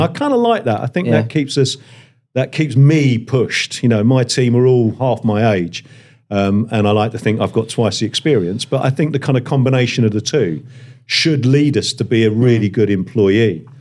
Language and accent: English; Australia; as an Aussie